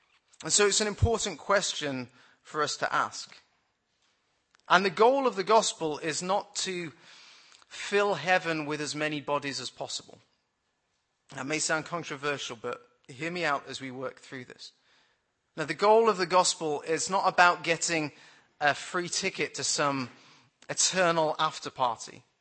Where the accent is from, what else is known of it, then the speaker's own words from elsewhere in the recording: United Kingdom; The issue is further compounded by being British